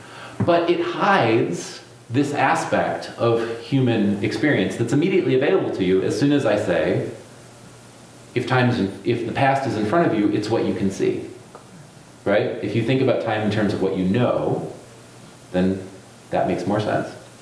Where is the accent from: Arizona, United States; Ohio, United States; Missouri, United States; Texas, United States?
Ohio, United States; Cleveland; also born or lived in Chicago, Illinois; I grew up in Cleveland, the lake is north, so north is a way of talking about the lake. I then lived in Chicago for a while